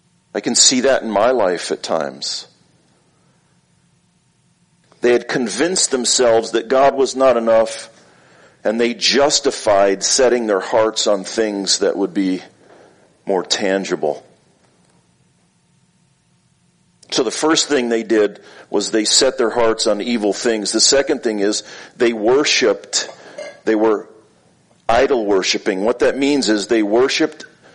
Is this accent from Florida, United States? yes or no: yes; Florida, United States; also born or lived in New York; Remember when I was a kid, we moved from New York to Florida.